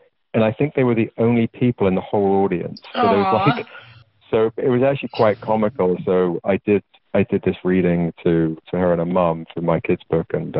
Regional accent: England, United Kingdom; as a young mixed chap growing up in England

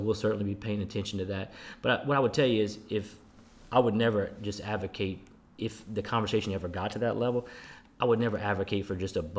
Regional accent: Lafayette, Louisiana, United States; also born or lived in Marquette, Michigan; I always say I'm born and raised in Lafayette because really I am. But my birth certificate says Marquette, Michigan.

